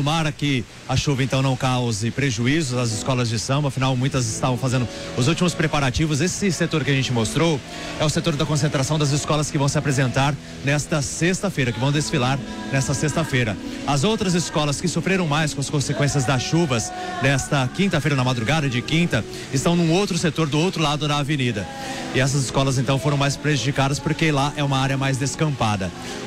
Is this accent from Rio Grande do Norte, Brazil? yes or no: no; Presidente Prudente, São Paulo, Brazil; vim do interior de Presidente Prudente